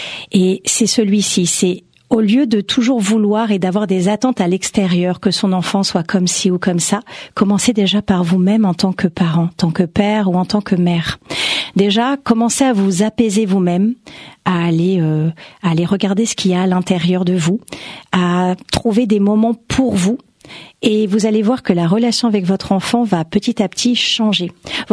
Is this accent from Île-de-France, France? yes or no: yes; Paris, Île-de-France, France; Je suis parisienne. Je suis née à Paris 14, 14e arrondissement.